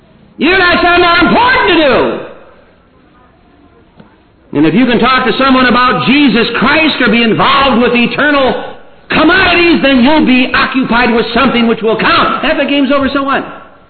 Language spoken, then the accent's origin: English; Michigan, United States; Now, I'm from Michigan. And I heard Michigan got beat yesterday.